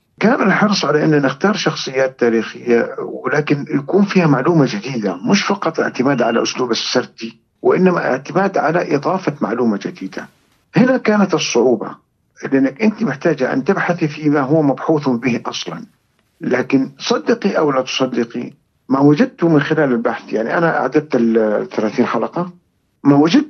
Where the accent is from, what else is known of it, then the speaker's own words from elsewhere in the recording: Saudi Arabia; كوني على يقين أنه إحنا كسعوديين مندهشين أكثر من غير السعوديين